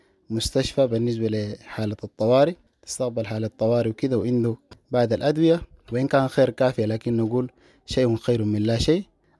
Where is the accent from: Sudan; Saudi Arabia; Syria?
Sudan; وطبعا حسب أنا هنا سودانيين طبعا عندنا محنة وعندنا محبة كده بيناتنا